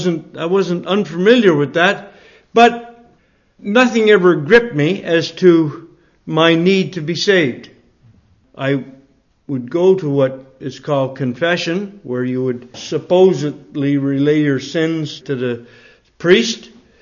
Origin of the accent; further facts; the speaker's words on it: Nova Scotia, Canada; now in Bicester, United Kingdom; You can tell by my accent that I'm not from Bicester. I'm from a place in Nova Scotia, which is on the east coast of Canada. And there's a little island there called Cape Breton.